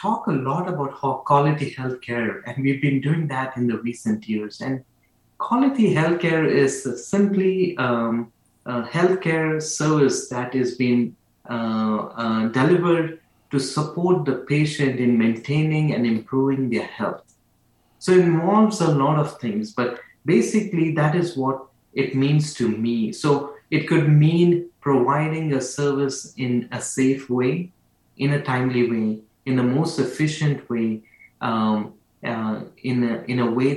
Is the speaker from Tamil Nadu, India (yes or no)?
no; Belgaum, Karnataka, India; I'm actually from India, from a small town called as Belgaum. I was born in 1982, and then was raised up in that small town.